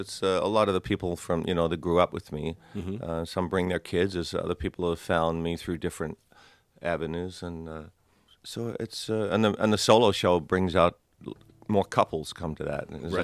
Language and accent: English; Australia; Actually, being an Australian, I've never toured Australia as a solo artist